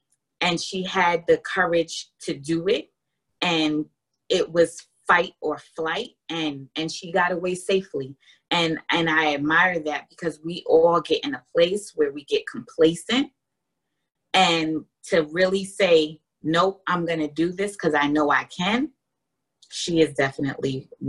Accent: New York City, New York, United States; the book is about persevering through my life of growing up in New York City projects, becoming in the military as a veteran now, and becoming a registered nurse.

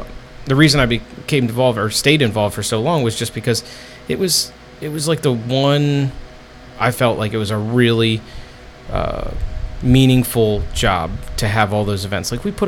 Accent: Media, Pennsylvania, United States; I came from Media, Pennsylvania.

